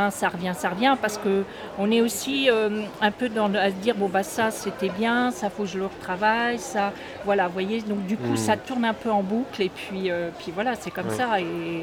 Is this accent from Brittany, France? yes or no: yes; Brittany, France; Et je viens des Côtes d'Armor, hein, et je venais tout juste de m'installer dans mon studio.